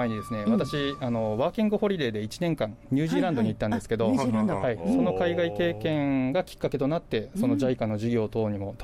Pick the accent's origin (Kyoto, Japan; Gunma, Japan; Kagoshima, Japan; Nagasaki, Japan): Nagasaki, Japan; now in Okinawa, Japan; 出身はもう生まれも育ちも長崎 で社会人になったタイミングで沖縄